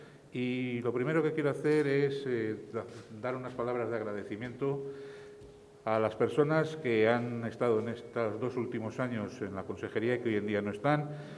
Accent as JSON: {"language": "Spanish", "region": "Castile and León", "country": "Spain", "said": "como castellano leonés, como médico, como sanitario y como político, no puedo más que darles las gracias en este momento"}